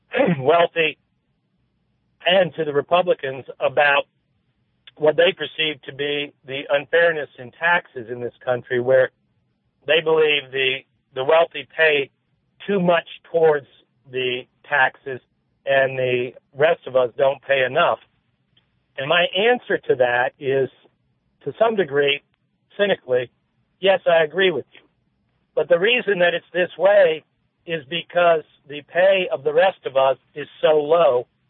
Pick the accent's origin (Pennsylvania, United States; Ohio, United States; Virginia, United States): Virginia, United States; We're the same age, and I agree. I grew up in Northern Virginia.